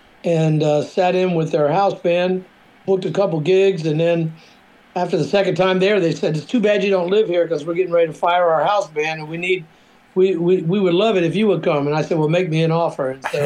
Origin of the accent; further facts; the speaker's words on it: Cincinnati, Ohio, United States; now in Nashville, United States; Cincinnati, my hometown.